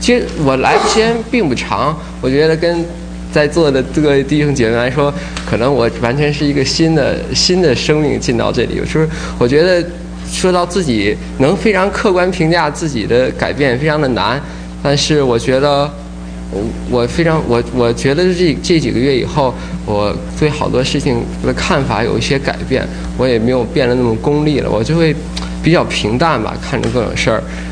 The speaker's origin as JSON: {"language": "Chinese", "country": "China", "tie": "born there", "said": "我是出生在大陆的90后吧"}